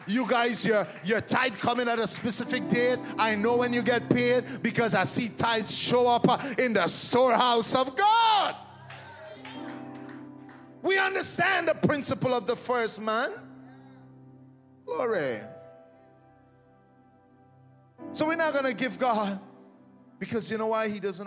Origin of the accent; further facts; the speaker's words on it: Guyana; Growing up in Guyana, we ate all the food.